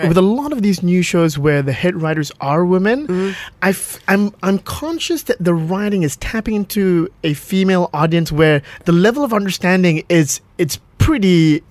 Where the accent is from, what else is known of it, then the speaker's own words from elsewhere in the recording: Malaysia; you know, like we can relate to it as Malaysian viewers.